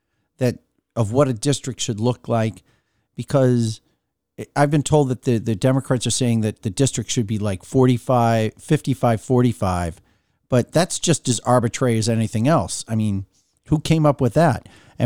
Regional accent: Massachusetts, United States; or where I grew up in Massachusetts

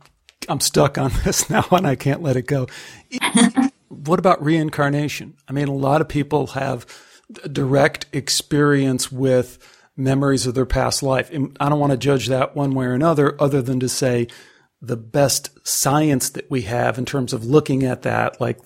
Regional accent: Chicago, Illinois, United States; this is more where I'm supposed to be than Chicago, where I grew up.

